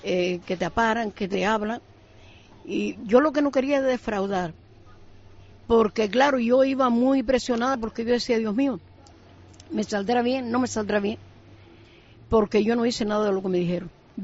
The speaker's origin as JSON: {"language": "Spanish", "town": "El Tablero", "region": "Canary Islands", "country": "Spain", "said": "Claro, yo nombro a mi pueblo, el tablero, todo el mundo se vuelve loco."}